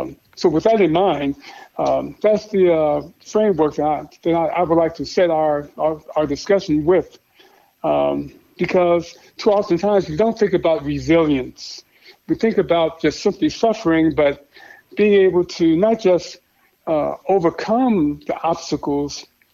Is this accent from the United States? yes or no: yes; Chicago, Illinois, United States; I grew up in Chicago on the South Side. I'm the youngest of three sons. And no one on the South Side of Chicago ever had a psychological problem while I was growing up. I grew up during the 50s and 60s there.